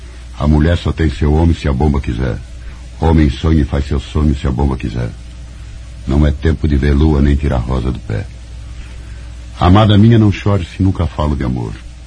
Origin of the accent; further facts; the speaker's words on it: Rio de Janeiro, Brazil; born there; Mas o Rio de Janeiro, o Rio que eu conheci, era a cidade em que o povo era